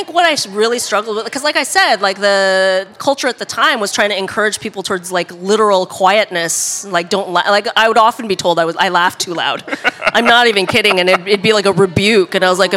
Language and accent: English; United States; I thought that I would relate to the Czech people on the basis of the fact that they're white and I grew up in America.